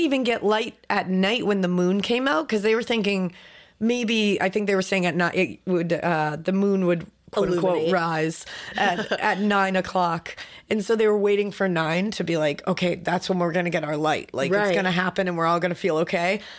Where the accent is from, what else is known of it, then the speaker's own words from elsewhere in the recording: New England, United States; I was like, I'm from New England.